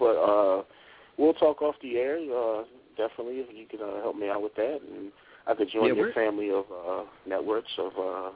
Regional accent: Norristown, Pennsylvania, United States; I was raised in Norristown, Pennsylvania, okay? And in Norristown, Pennsylvania, at the time, okay, it's a Mexican community now, but at the time it was an Italian community, all right?

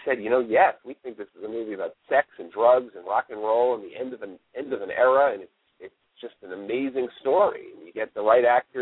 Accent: Florida, United States; a comedy about my pathetic life growing up in South Florida

